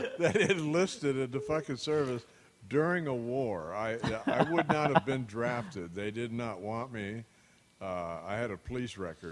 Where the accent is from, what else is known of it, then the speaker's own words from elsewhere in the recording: Yakima, Washington, United States; also born or lived in Anchorage, Alaska; Eastern Washington in Yakima and Anchorage, Alaska.